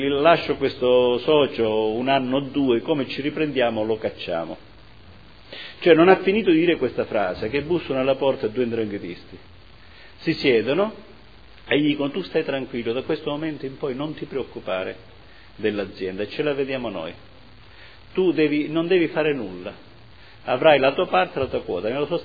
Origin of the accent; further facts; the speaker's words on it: Calabria, Italy; ma amo in modo viscerale la mia terra, quindi sono rimasto in Calabria